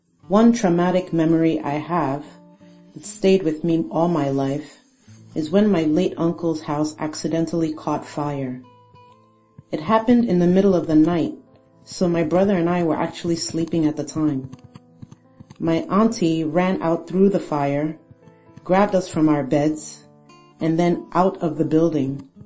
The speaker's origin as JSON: {"language": "English", "region": "Lagos", "country": "Nigeria", "tie": "born or raised there", "also_born_or_lived": "Brooklyn, United States", "said": "I was born in Brooklyn, New York, but at the age of three, I was taken to Lagos, Nigeria, where I lived for 7 years."}